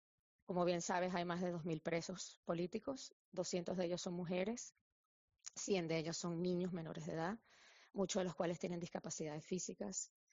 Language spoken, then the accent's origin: Spanish; Venezuela; venezolanos hoy en día que viven en Venezuela, porque el nivel de represión ha sido nunca antes visto en mi país.